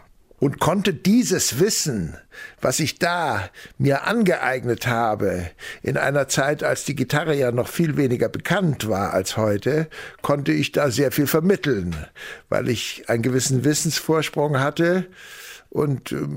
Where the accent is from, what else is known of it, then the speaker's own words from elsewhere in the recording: Ambach, Bavaria, Germany; also born or lived in St. Heinrich; Am Starnberger See geboren bin ich in St. Heinrich, einem kleinen Ort am südlichen Ende des Sees, und dann später aufgewachsen in Ambach. Und Ambach ist ein Kultort, wo ganz viele Leute gewohnt haben und immer noch wohnen, und ein besonderer Ort.